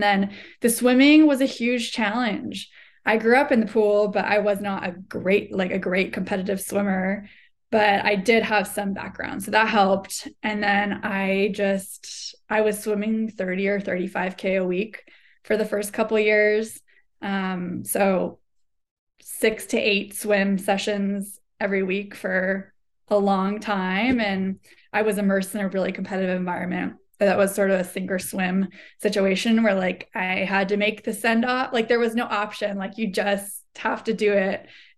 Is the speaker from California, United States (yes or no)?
yes; Davis, California, United States; So I grew up on a bike. I'm from Davis, California, which is Bike Town, USA. So that's just how I got around town as a kid.